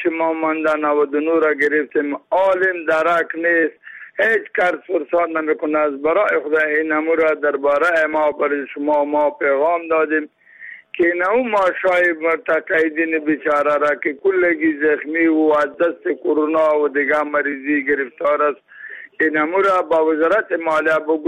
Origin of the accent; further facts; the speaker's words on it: Jalalabad, Nangarhar, Afghanistan; یک از جلال آباد